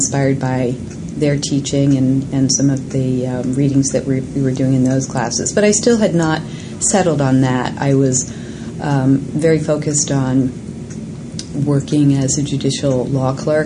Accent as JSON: {"language": "English", "town": "Baltimore", "region": "Maryland", "country": "United States", "tie": "born or raised there", "said": "I grew up in Baltimore"}